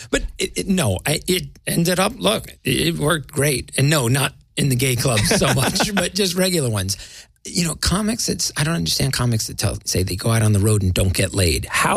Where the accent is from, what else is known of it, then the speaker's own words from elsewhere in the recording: New Jersey, United States; one of my best friends growing up in Jersey.